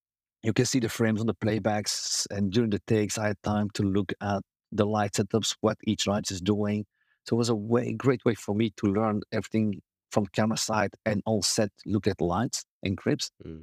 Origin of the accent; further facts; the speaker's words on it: Belgium; I'm from Belgium. I'm a black belt Shotokan karate like Jean-Claude Van Damme.